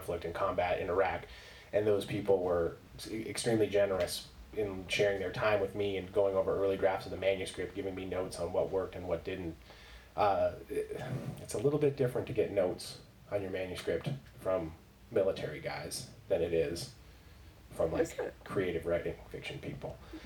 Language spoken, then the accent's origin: English; Missoula, Montana, United States; Like, growing up in Missoula, there were a lot of Eastern European and, like, Southeast Asian immigrants who had come over, refugees.